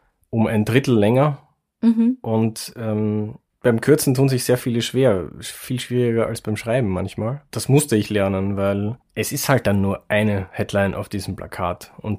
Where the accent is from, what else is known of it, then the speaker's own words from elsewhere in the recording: Wiener Neustadt, Lower Austria, Austria; Also ich komme aus Wiener Neustadt in Niederösterreich und bin damals noch von Wiener Neustadt nach Wien gependelt. Fährt man eine halbe Stunde mit Zug, ging also. Und ich habe auch noch in Wiener Neustadt gewohnt